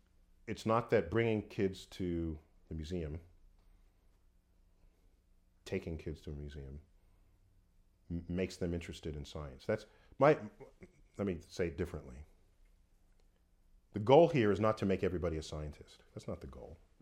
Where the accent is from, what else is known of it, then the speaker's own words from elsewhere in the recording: New York City, New York, United States; Born and raised in New York City.